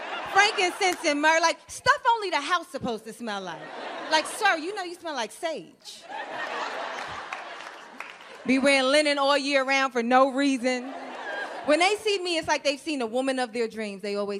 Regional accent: New York, United States; You know, I'm from New York. I'm used to, like, the hood guy.

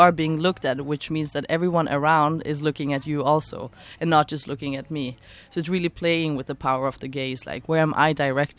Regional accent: Kosovo; Folk dance is something I've done a lot in my childhood. It's a big part of my culture and where I come from. I'm from Kosovo

